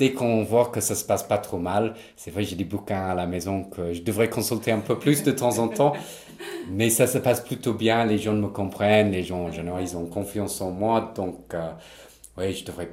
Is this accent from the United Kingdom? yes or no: yes; England, United Kingdom; French is a second language; moved away as an adult; now in Paris, France; les gens, ils se rendent compte que je suis anglais.